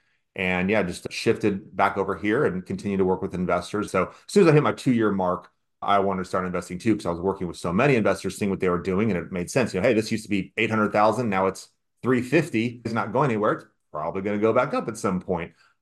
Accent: Indianapolis, Indiana, United States; now in Los Angeles, United States; So born and raised in Indianapolis. I moved out to Los Angeles in 2003 and I got started in real estate.

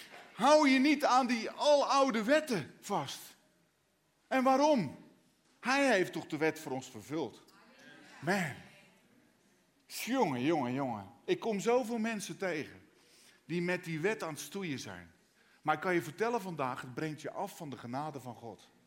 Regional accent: Katwijk, South Holland, Netherlands; Ik kom uit Katwijk.

